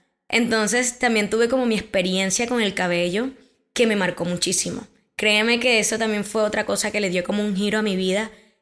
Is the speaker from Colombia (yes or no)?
yes; Galeras, Sucre, Colombia; toda mi infancia y gran parte de mi niñez, de mi adolescencia, lo viví en Galeras.